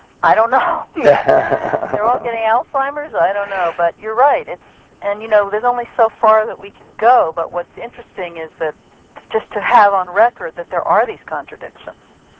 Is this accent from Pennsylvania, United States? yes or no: no; New York, United States; but I'm from New York, I grew up here, lots of family here, and I feel very at home in New York.